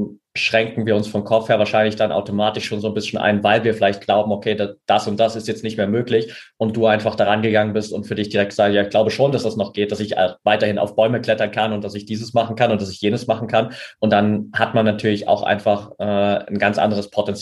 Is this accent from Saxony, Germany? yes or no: yes; Saxony, Germany; Ich bin ja in der Nähe von Altenberg aufgewachsen, so.